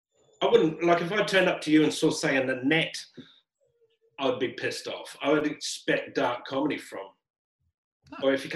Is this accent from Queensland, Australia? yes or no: yes; Brisbane, Queensland, Australia; also born or lived in Sydney; now in Melbourne, Australia; I came from Sydney. I started in Brisbane, lived in Sydney, moved down to Melbourne.